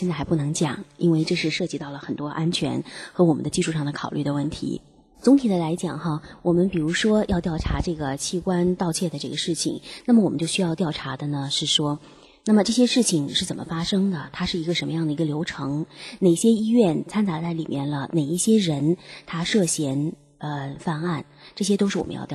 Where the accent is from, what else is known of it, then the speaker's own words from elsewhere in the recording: China; 作为一个中国人来讲